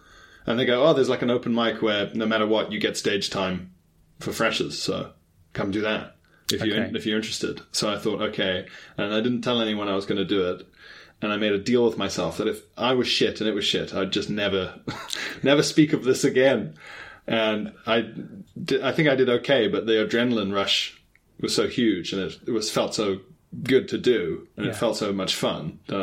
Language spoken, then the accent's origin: English; Isle of Man; growing up on the Isle of Man, I was obsessed with castles and history and Vikings and Celts.